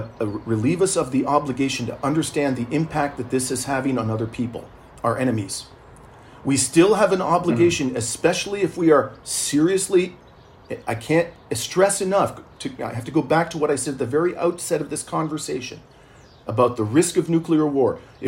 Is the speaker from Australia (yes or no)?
no; Canada; I'm deeply troubled as a Canadian about all of that.